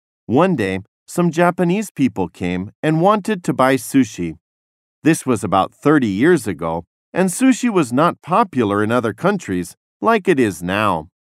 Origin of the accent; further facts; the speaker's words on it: United Kingdom; now in Australia; I started working when I was in my home country, the UK. When I was a child, I lived by the sea